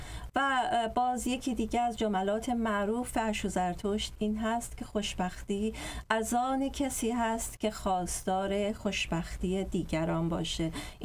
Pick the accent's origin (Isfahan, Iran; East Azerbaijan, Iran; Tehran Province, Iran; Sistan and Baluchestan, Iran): Tehran Province, Iran; Tehran; در خانواده زرتشتی به دنیا آمدم در تهران و تحصیلاتم رو در ایران انجام دادم